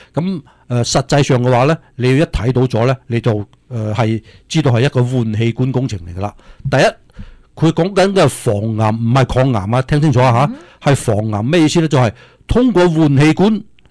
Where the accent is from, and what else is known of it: China